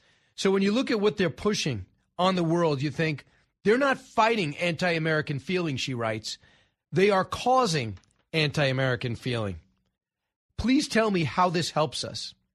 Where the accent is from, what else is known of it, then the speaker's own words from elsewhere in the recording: Ireland; And I'm Irish.